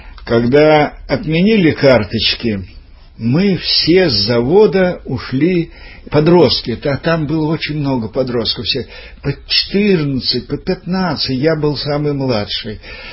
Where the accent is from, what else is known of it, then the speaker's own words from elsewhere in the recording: Aktobe, Aktobe Region, Kazakhstan; moved away; А я, значит, вот родился в Актюбинске и там прожил до 45-го года, до конца войны.